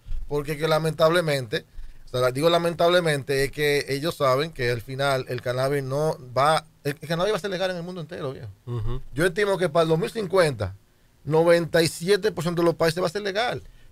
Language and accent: Spanish; Dominican Republic; Pero compararnos con un país como Colombia, como Puerto Rico, que está al lado de nosotros